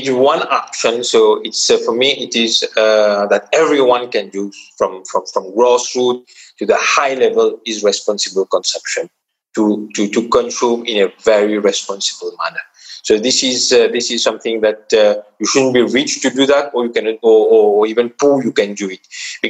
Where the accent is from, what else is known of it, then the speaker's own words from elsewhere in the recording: Mauritius; English is a second language; I come from Mauritius, a small island in the Indian Ocean.